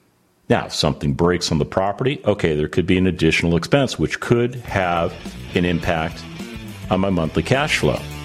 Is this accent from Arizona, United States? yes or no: no; Las Vegas, Nevada, United States; Having grown up in Las Vegas, Nevada, I am very well aware of what gambling is.